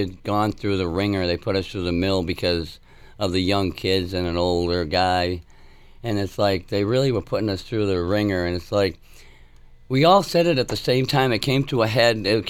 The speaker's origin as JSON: {"language": "English", "region": "Massachusetts", "country": "United States", "said": "We're from the Boston area, Worcester area."}